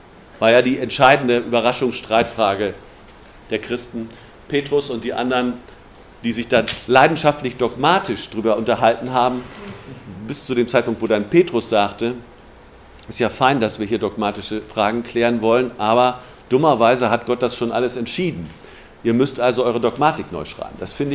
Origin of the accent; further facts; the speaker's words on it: Northern Germany, Germany; Ich komme aus Norddeutschland, das nennt man Diaspora.